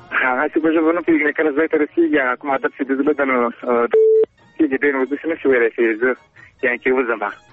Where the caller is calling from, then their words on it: Khogyani, Nangarhar, Afghanistan; خیستان ننګرهار